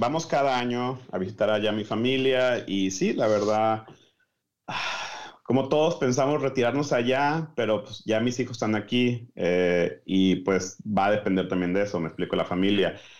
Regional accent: Mexico; also born or lived in Chicago; now in United States; nací aquí en Estados Unidos, tuve el gusto de nacer aquí en Estados Unidos, en la ciudad de Chicago, Illinois, pero mis papás, también como eran inmigrantes, nos regresamos a México cuando yo era muy, muy pequeño

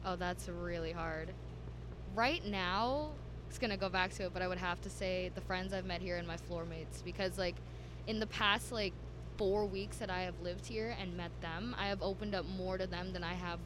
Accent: Alberta, Canada; I'm from Alberta, so.

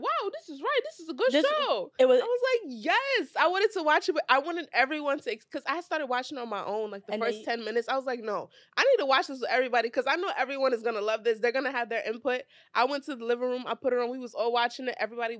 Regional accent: Nigeria; It wasn't until maybe like high school when I started being more open with being Nigerian

